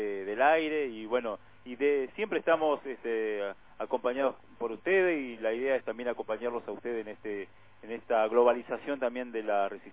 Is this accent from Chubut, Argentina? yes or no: yes; El Maitén, Chubut, Argentina; yo por circunstancia, bueno, nací en otro lado, pero mi parte de mi infancia la desarrollé aquí.